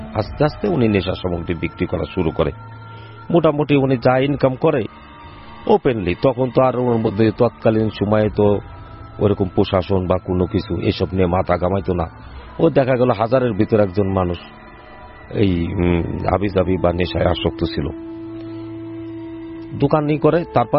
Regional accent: Ambikapur, Dhaka Division, Bangladesh; আমার শৈশব কেটেছে অম্বিকাপুরে, ফরিদপুর অম্বিকাপুর শহরতলি।

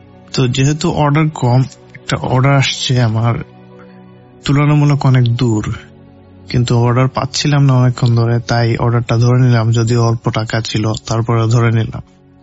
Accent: Nabiganj, Sylhet Division, Bangladesh; moved away as an adult; now in England; আমি সিলেটের হবিগঞ্জ জেলার নবীগঞ্জ উপজেলার একজন বাসিন্দা। তো বর্তমানে আমি পড়াশোনার সুবাদে ইংল্যান্ডে অবস্থান করছি প্রায় 3.5 বছর ধরে।

